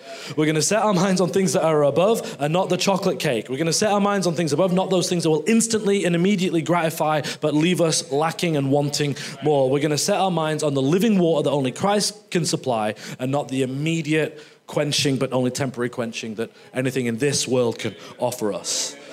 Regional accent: England, United Kingdom; my wife's German, so I do kilograms. I'm English, so I kind of do stone and pounds.

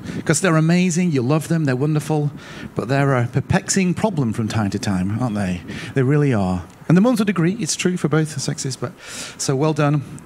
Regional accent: United Kingdom; Because we're British, right?

